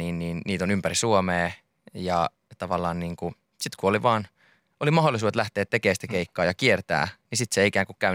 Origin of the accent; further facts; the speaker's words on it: South Ostrobothnia, Finland; mä oon Etelä-Pohjanmaalta ja mä oon elänyt just sen ajan, kun se on ollut niin kuin, aika lailla siisteintä, mitä on ollut.